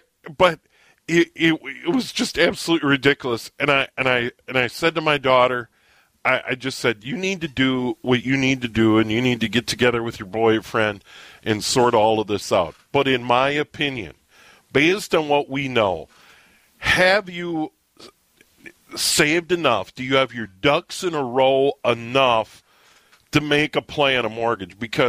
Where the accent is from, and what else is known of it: Midwest, United States; born or raised there